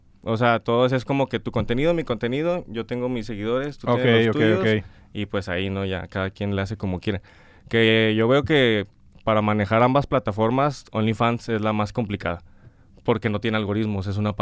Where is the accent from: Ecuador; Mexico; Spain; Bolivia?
Mexico; Escobedo, Nuevo León; also born or lived in Monterrey; Crecí casi toda mi vida en Escobedo.